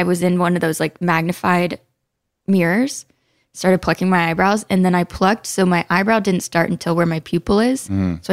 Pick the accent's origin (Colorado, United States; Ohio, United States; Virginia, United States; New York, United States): Virginia, United States; Fredericksburg; also born or lived in Richmond; Fredericksburg. Richmond, I went to college.